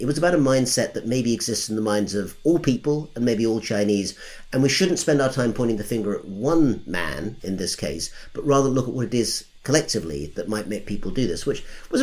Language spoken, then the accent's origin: English; United Kingdom; And as a Brit, I don't get to vote anyway.